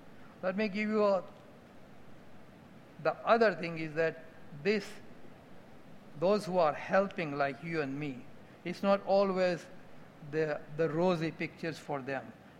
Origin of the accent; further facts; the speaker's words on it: North India, India; Now, I grew up in North India.